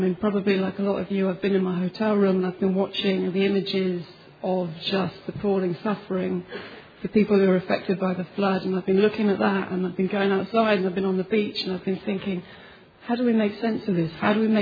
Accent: United Kingdom; I come from Britain, I come from a very small part of the fellowship in northeast England

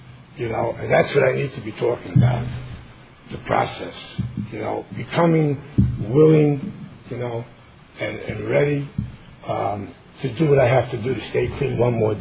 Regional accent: New York, United States; now in Pennsylvania, United States; You know, I'm originally from New York. I moved to Pennsylvania just about 13 years ago.

